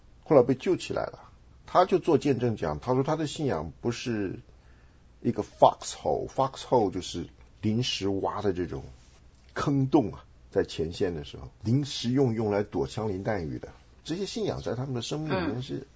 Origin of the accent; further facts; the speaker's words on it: China; now in United States; 尤其我们从中国来的人啊